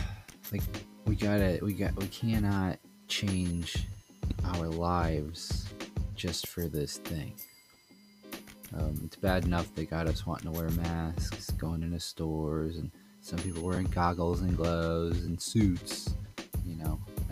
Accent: Ohio, United States; I mean, I'm from Ohio, so I've got friends up there

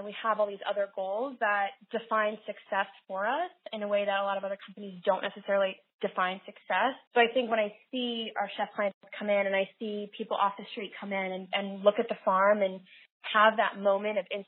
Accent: Ohio, United States; And I grew up in Northeast Ohio, and I remember all these times when sister and I would just step out in our backyard

